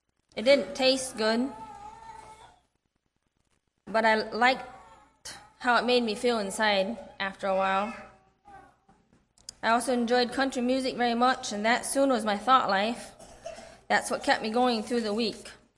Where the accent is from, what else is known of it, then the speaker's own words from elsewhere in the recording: Grayville, Indiana, United States; I grew up in Grayville, Indiana. … I was the oldest of 9 children.